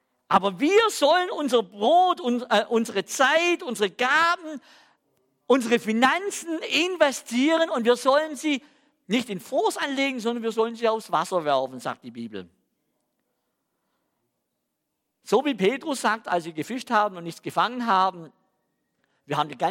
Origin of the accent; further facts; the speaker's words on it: Swabia, Germany; accent: Swabian; Also ich komme ja aus dem Stamm der Schwaben, hört man ja noch in meinem Akzent.